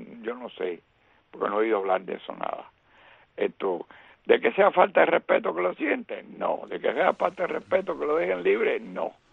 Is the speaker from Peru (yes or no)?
no; Cuba; moved away as an adult; Date cuenta que yo salí de Cuba con 22. Tengo 82. Yo soy wow. 60 años de Cuba.